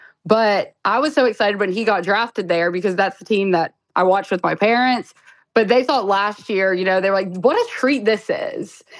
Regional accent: Birmingham, Alabama, United States; also born or lived in Michigan; My parents are Lions fans because I was born in Michigan, moved to Birmingham at a very young age.

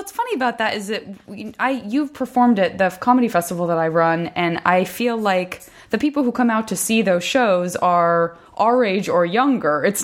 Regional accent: West Coast, United States; I'm from the West Coast, so I don't know

